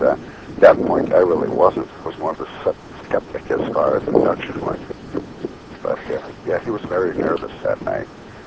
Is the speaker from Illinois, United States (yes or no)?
yes; Chicago, Illinois, United States; Every once in a while I slip, but you'll figure out I'm a Chicagoan.